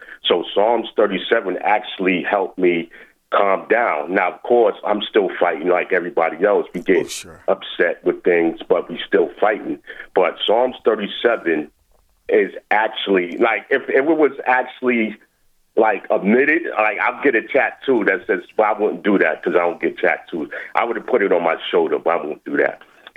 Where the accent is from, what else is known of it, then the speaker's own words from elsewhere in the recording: New York, United States; also born or lived in Bloomfield, New Jersey; I'm from New York, but I lived in Jersey, Bloomfield.